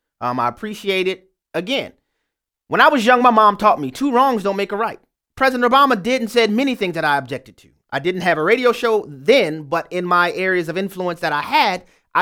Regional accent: Louisiana, United States; We'll go first to my home state of Louisiana, the boot where David is there.

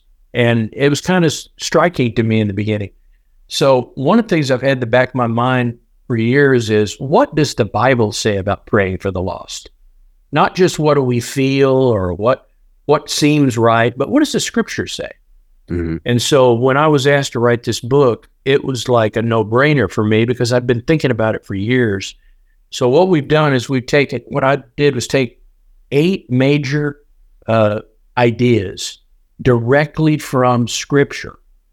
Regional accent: Fairbanks, Alaska, United States; No, I was in Georgia, but I am from Fairbanks, Alaska originally.

